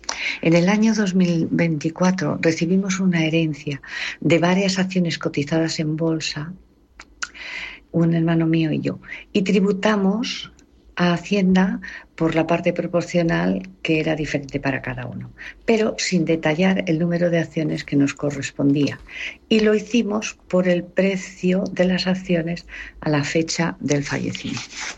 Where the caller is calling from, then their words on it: Madrid, Community of Madrid, Spain; de Madrid. Esta es una consulta para el consultorio de herencias.